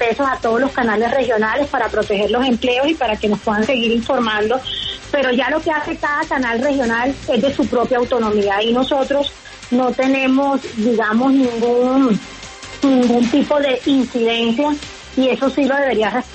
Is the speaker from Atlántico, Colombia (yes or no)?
yes; Barranquilla, Atlántico, Colombia; soy barranquillera, sé que tenemos que fortalecer nuestro canal de Telecaribe